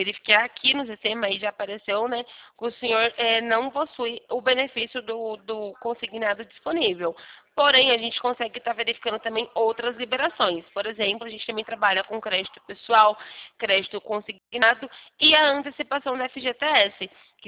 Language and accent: Portuguese; Sumaré, São Paulo, Brazil; eu sou de Sumaré, mas o meu escritório é aqui em Santa Bárbara do Oeste.